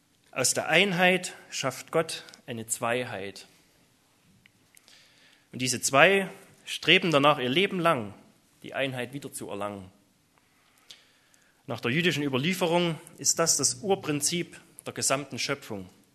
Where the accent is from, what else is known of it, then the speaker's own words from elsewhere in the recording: East Germany, Germany; Als Kind in der DDR, als Jugendlicher und auch als Erwachsener.